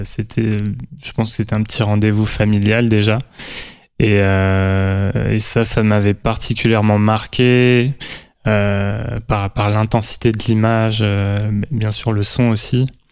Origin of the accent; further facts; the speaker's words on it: Metz, Grand Est, France; born there; Je suis né à Metz, donc en Lorraine. En décembre 1990, un dimanche à 10h17